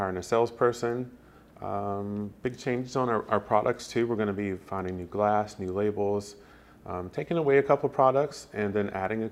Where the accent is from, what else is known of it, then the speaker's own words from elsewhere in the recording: Alabama, United States; now in Maryland, United States; Spent a year over in Korea and originally from Alabama. So I grew up in Alabama.